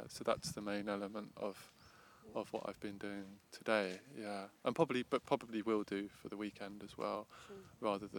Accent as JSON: {"language": "English", "town": "Brighton", "region": "South East England", "country": "United Kingdom", "said": "I'm from Brighton, day one."}